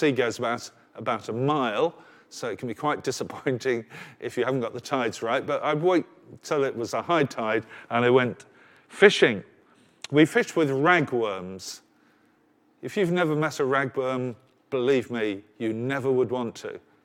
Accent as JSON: {"language": "English", "town": "Southend", "region": "East of England", "country": "United Kingdom", "tie": "born or raised there", "said": "I was brought up by the sea. Well, I was brought up in Southend, which is on an estuary, maybe not quite the sea"}